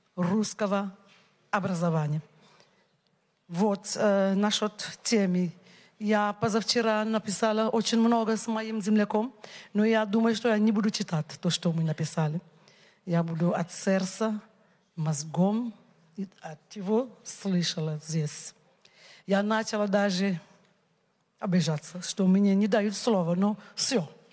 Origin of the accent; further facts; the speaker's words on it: Senegal; Russian is a second language; Я из Сенегала. Бывшая преподавательница русского языка.